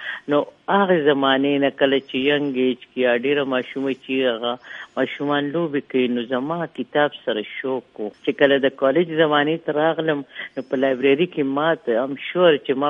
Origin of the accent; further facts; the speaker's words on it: Mardan, Khyber Pakhtunkhwa, Pakistan; زه د مردان یم, زه هلته پیدا شوی یم